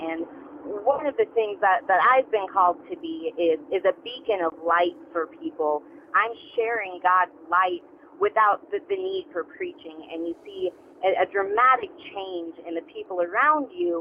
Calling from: Kansas, United States; I am calling from Kansas.

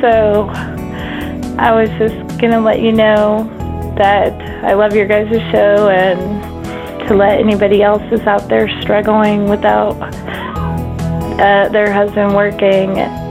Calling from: Harrisonville, Missouri, United States; I'm calling from Harrisonville, Missouri.

